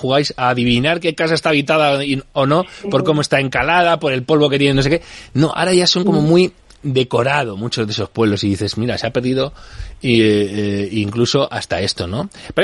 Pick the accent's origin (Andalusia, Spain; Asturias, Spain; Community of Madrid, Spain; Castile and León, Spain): Community of Madrid, Spain; Alcobendas; yo me crié en Alcobendas